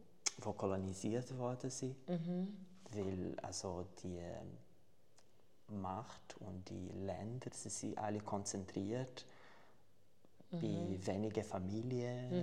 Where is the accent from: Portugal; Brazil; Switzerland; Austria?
Brazil; German is a second language; Sie sind aus Brasilien und ich bin aus Brasilien. Ich bin in den 80er geboren.